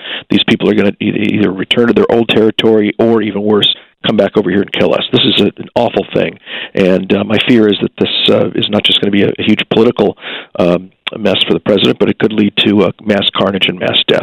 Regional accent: United States; I can't, as an American, look at the Turks and the Kurds and figure out why they hate each other so much

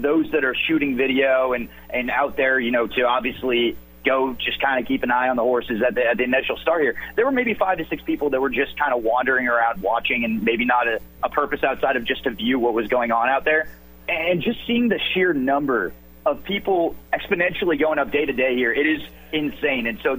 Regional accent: California, United States; coming from the West Coast, I grew up and lived in California

